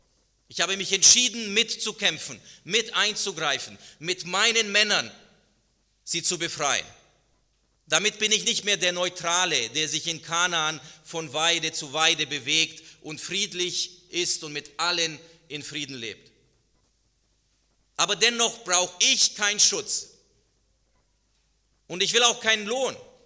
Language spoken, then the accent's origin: German; Munich, Bavaria, Germany; dass ich in München aufgewachsen bin, dass München meine Heimat ist, auch wenn ich jetzt in Hessen lebe und arbeite